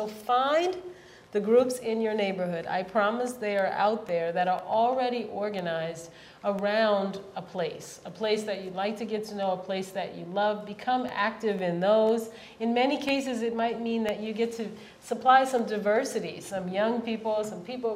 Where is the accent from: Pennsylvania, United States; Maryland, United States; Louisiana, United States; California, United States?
Louisiana, United States; New Orleans; I grew up in the city. I grew up in New Orleans, and I wasn't a camper